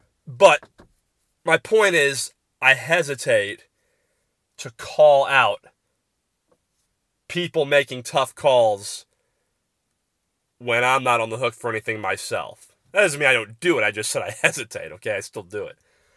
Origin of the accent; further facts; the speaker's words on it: Tampa, Florida, United States; Growing up in Tampa, you kind of get used to all that as a kid.